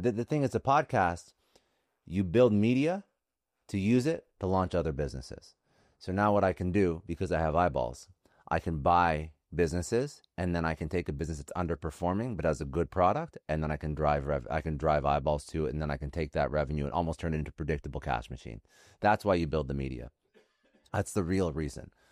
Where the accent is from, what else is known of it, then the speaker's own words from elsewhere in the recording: Canada; I'm Canadian, so I played a lot of hockey